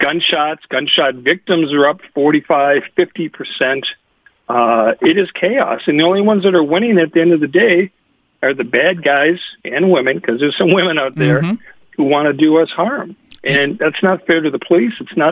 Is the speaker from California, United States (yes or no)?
no; Minneapolis, Minnesota, United States; as a lifelong resident and born and raised in Minneapolis